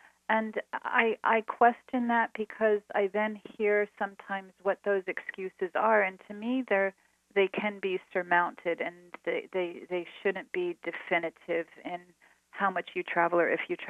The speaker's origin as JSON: {"language": "English", "country": "United States", "said": "as an American, I had never experienced in this country"}